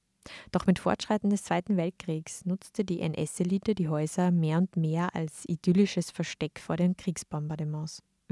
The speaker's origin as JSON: {"language": "German", "town": "Thalgau", "region": "Salzburg", "country": "Austria", "tie": "born or raised there", "said": "mache ich mich auf den Weg von meiner Heimatgemeinde Thalgau im Flachgau aus nach St. Wolfgang und Strobel."}